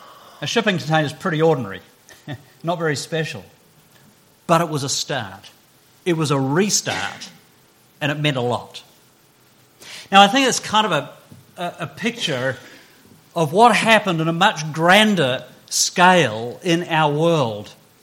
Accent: Christchurch, Canterbury, New Zealand; I was raised in Christchurch in New Zealand. And Christchurch was just a very, very beautiful city to grow up in.

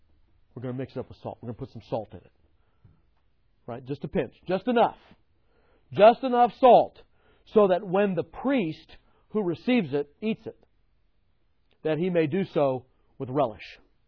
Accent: California, United States; I remember this growing up in Southern California, is very popular, more popular than here because the summer evenings are much more pleasant than they are here.

